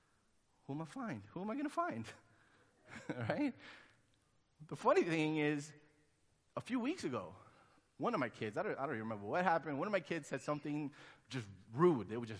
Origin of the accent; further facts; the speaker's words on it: Brooklyn, New York, United States; also born or lived in Honduras; I'm from Honduras. I'm originally from Honduras. I was born there. 3 years old, we came to Brooklyn. So my family didn't know much English when we got here. So I grew up hearing a lot of Spanish in the house, a lot of Spanish sayings.